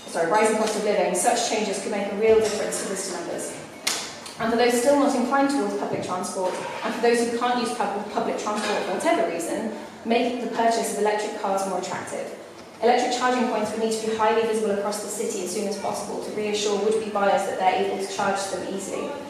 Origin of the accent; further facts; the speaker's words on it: Oxford, South East England, United Kingdom; My father, Philip, and I grew up in Boyles, the game shop on the high street. I went to school in Summertown, and I've also experienced Oxford as a local resident